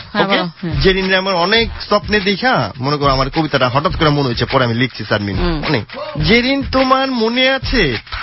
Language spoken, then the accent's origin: Bangla; Dhaka, Dhaka Division, Bangladesh; আমরা ঢাকার পোলা